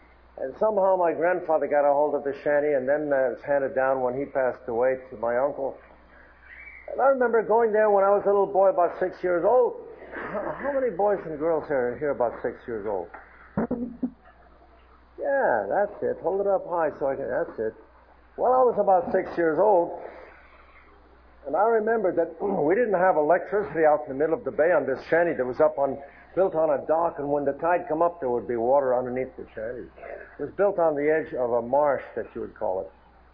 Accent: New York, United States; My uncle had a shanty in the middle of the bay in Long Island. I came from New York. And we had a bay back there called Jamaica Bay.

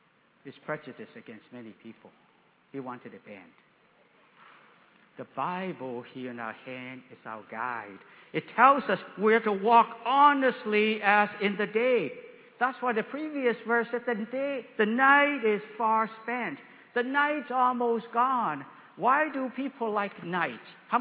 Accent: Canada; now in United States; we're from Canada.

